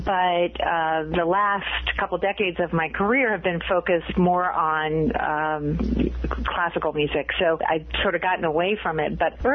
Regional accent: Midwest, United States; But I grew up in the Midwest, and so my Midwestern nice gene kind of got in the way of his grumpy gene

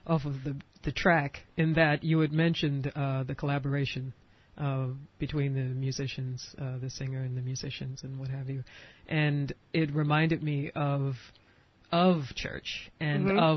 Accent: South Carolina, United States; also born or lived in New York; Partly I was in New York, but I spent a lot of my time growing up in South Carolina.

